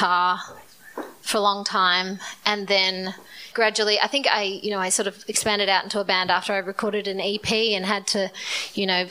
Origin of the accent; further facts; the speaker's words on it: Melbourne, Victoria, Australia; In Melbourne, I'm from Melbourne.